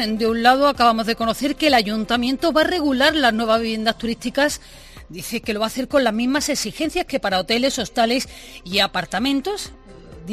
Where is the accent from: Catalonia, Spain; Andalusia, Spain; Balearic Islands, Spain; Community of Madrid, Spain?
Andalusia, Spain; Mairena del Alcor; yo soy de un pueblo muy próximo. Muy yo cerquita. Soy de Mairena del Alcor.